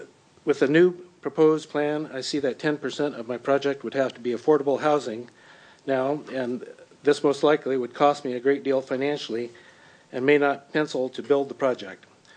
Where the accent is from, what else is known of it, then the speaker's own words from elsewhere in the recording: Kirkland, Washington, United States; I grew up here in Kirkland. My family name's in the Winter Circle in the Marina Park. I've been fortunate enough to live all over Kirkland since 1959.